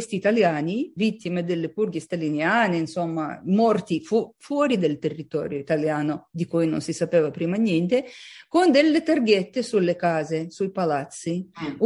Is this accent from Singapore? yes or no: no; Kyiv, Ukraine; Italian is a second language; also born or lived in Moscow; me sono nata a Kiev e studiato a Mosca, lavorato nella cultura russa